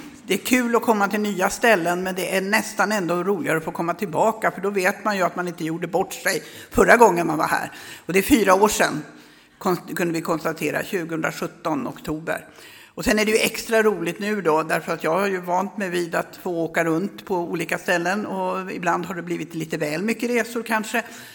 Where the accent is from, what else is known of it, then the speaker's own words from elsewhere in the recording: Luleå, Norrbotten County, Sweden; born there; i Luleå där jag är född.